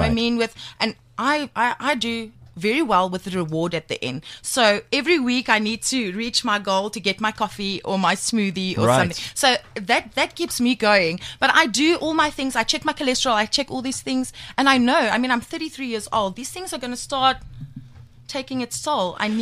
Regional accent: Middelburg, Mpumalanga, South Africa; I mean, when I got to Cape Town, I thought it was freaking Las Vegas. It was lights and it was buildings.

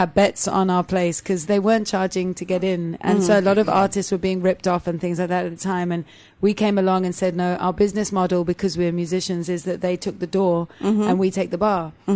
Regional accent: England, United Kingdom; moved away as an adult; now in South Africa; So we emigrated from England we got married here in 2004. And we emigrated later on that year.

